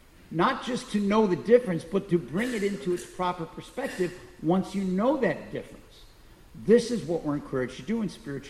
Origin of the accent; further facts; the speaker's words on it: St. Louis, Missouri, United States; I grew up in St. Louis on the Mississippi River.